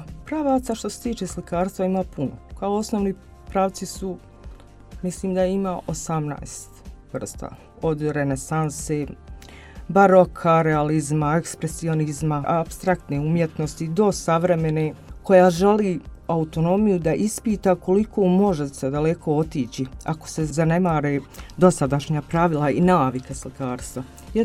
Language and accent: Serbian; Koraj, Republika Srpska, Bosnia & Herzegovina; now in Brčko, Bosnia and Herzegovina; mogu vam reći da sam rodom iz sela Koraj. Tamo sam osnovnu školu završila. Srednju školu sam završila u Brčkom, ekonomsku. Nastavljena sam u Brčkom i radim u Brčkom.